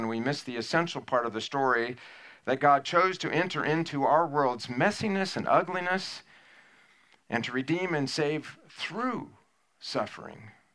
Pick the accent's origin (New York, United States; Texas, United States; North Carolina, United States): Texas, United States; We assume that bigger is better because we're from Texas, right?